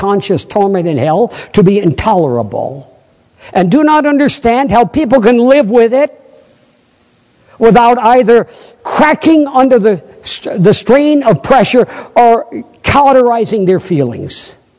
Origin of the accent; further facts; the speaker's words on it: Vermont, United States; I said, "Well, I'm from Vermont."